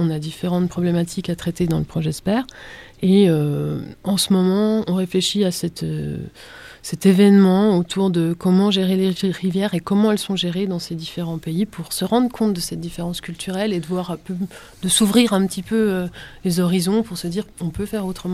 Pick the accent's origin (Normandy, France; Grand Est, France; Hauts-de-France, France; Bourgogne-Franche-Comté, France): Bourgogne-Franche-Comté, France; Alors moi, je suis doubiste. Doubiste du Doubs. Je viens du Haut-Doubs et j'ai l'impression... Enfin, je vis ici depuis quelques années